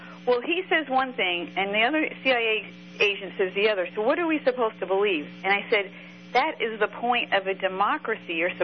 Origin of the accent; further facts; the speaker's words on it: United States; I'm 48 years old, of all the things in my whole life that I've witnessed as an American to be extremely sad about nowadays is our media